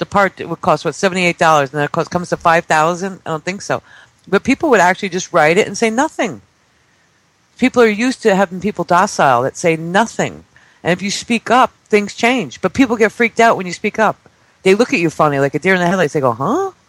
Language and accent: English; Connecticut, United States; I'm from Connecticut originally.